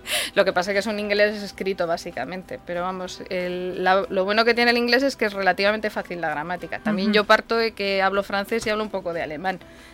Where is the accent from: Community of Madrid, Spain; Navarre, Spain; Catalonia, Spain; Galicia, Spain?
Community of Madrid, Spain; Madrid; porque yo soy de Madrid y me traslado de vez en cuando a visitar la familia.